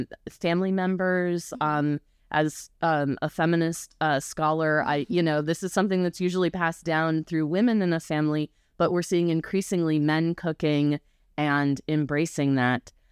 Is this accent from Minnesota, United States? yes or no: no; Indiana, United States; born there; I was born in Indiana